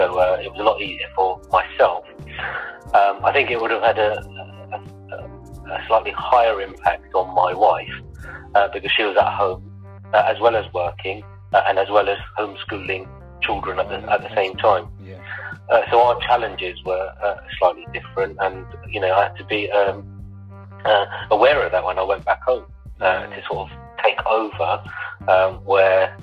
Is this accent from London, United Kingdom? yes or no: yes; Wembley, London, United Kingdom; Yeah, so I was born in London, sort of the northwest part of London, and grew up in sort of Wembley, Kilburn, Harlesden area.